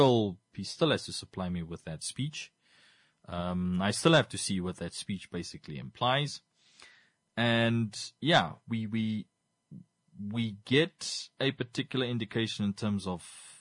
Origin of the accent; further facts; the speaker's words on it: Namibia; accent: Namibian; he once told me that me and my British English, but it's just me and my South African accent, basically, which is technically a Namibian accent.